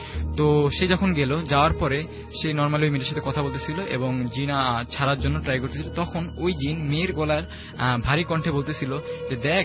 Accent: Kabirhat, Chittagong Division, Bangladesh; আমার গ্রামের বাড়ি হচ্ছে নোয়াখালী কবিরহাট উপজেলায় কালামুন্সি

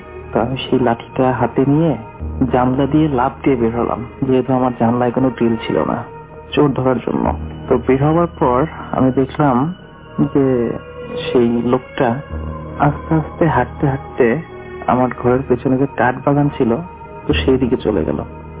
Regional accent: Manikganj, Dhaka Division, Bangladesh; আমার গ্রামের বাড়ি হচ্ছে পশ্চিম মানিকগঞ্জে, তো আমাদের এলাকাটা অনেক নিচু, সেই জন্য বর্ষায় বাড়ির চারপাশে অথই পানি থাকে।

